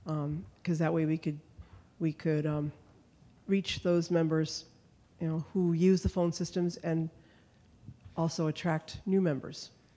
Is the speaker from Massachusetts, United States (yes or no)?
yes; Reading, Massachusetts, United States; also born or lived in Connecticut; from Reading, Massachusetts. I spent most of my time in Massachusetts, but also a lot of time in Connecticut.